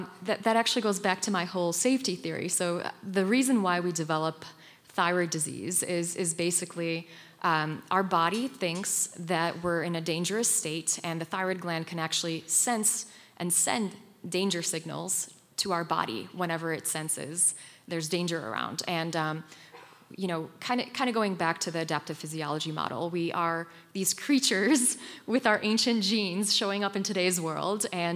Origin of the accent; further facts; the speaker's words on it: eastern Poland, Poland; I grew up in Poland, and I lived on the Ukrainian border growing up.